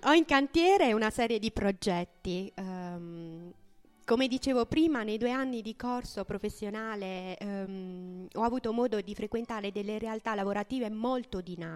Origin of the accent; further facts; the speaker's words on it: Putignano, Apulia, Italy; di aver presentato quest'opera nel mio paese di origine, di essere riuscita a portare a termine un lavoro del genere appunto a Putignano.